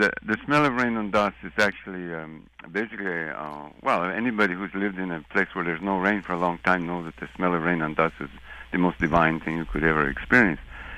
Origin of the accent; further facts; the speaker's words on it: New Mexico, United States; Actually, I grew up in New Mexico.